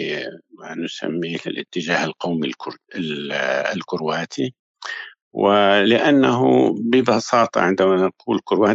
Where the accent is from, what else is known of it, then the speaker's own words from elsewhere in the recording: Damascus, Damascus Governorate, Syria; born there; أنا ولدت في دمشق في حارة الشمال، يعني في جوار شارع بغداد